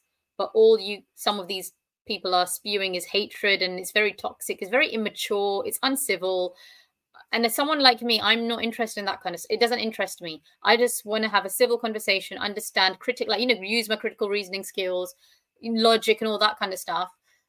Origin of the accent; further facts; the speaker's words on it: United Kingdom; parents were born in Pakistan, unfortunately, I have to say Pakistani background, but I see myself as British. I only have nationality of Britain.